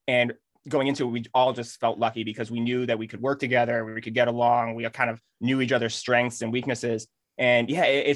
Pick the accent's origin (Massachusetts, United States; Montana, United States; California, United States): Massachusetts, United States; we're both from the Massachusetts area.